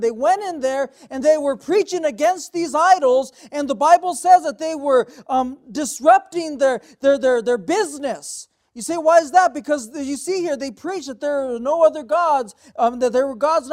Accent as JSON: {"language": "English", "town": "Albuquerque", "region": "New Mexico", "country": "United States", "tie": "born or raised there", "said": "I grew up in the South Valley. I grew up right down on Bonaguidi."}